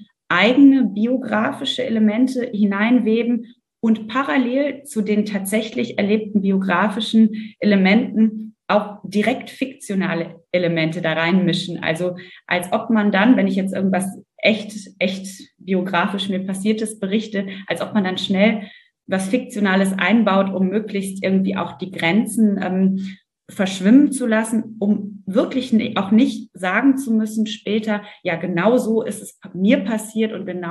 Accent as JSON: {"language": "German", "region": "West Germany", "country": "Germany", "said": "Also ich habe mich auch bis zu dem Zeitpunkt irgendwie nie als Westdeutsche gesehen, aber ich wurde halt schon von den anderen als solche bezeichnet."}